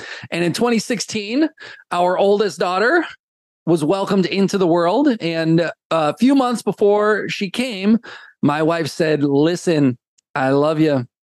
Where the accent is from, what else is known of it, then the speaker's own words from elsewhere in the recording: Illinois, United States; I grew up in Illinois.